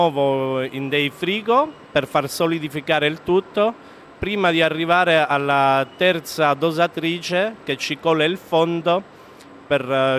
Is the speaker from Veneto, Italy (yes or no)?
no; Calabria, Italy; moved away; io sono italiano, vengo dalla Calabria. Sono qua da quasi 19 anni.